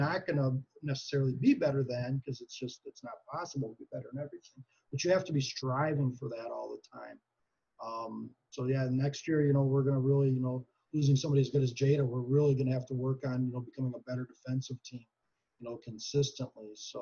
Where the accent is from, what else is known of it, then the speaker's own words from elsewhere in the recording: Green Bay, Wisconsin, United States; I go to a lot of Packer games growing up in Green Bay.